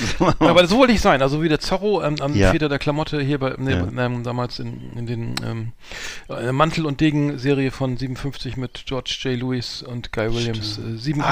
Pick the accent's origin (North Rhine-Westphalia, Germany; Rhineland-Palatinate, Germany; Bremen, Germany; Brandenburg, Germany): Bremen, Germany; Und ich bin in Bremen-Mahndorf zur Schule gegangen.